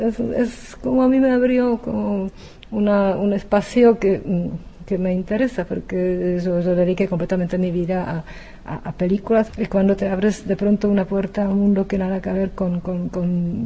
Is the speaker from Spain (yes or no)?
no; Prague, Czechia; moved away; Yo conocí un poquito bastante esta atmósfera cuando era chica en Praga, la época stalinista bastante como pesadita.